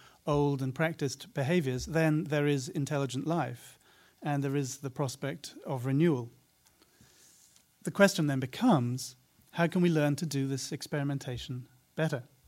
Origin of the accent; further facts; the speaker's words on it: United Kingdom; I try really hard not to quote my countrymen too much, especially large cigar-smoking ones.